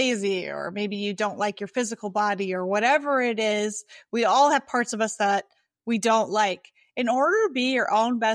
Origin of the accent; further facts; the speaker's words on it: Deep South, United States; I was born and raised in the Deep South.